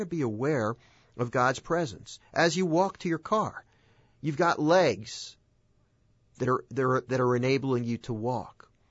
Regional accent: Philadelphia, Pennsylvania, United States; when I grew up in Northeast Philly in the Busselton area, and my mother was a big collector

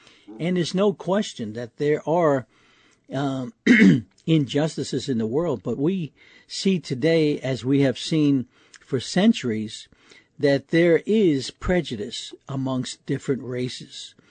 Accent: New York City, New York, United States; And in my home growing up in New York City, our door was always open.

